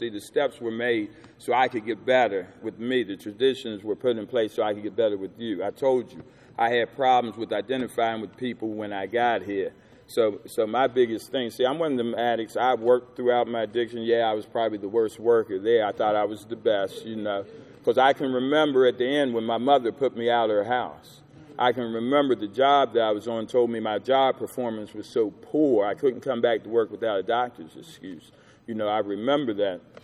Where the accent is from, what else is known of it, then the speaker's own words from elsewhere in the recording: Clarksburg, West Virginia, United States; born there; also born or lived in Washington, D.C.; I was born in Clarksburg, West Virginia. My mother lived in Northeast D.C. I was moved back and forth, you know, and I was real confused.